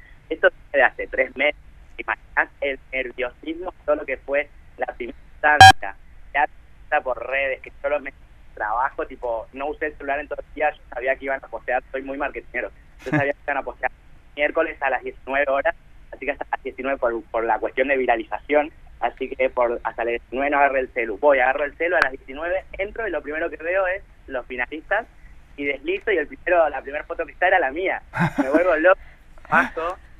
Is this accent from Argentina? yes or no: yes; Formosa, Argentina; en Formosa somos productores de algodón, nuestro escudo lleva planta de algodón de azúcar, nuestro escudo provincial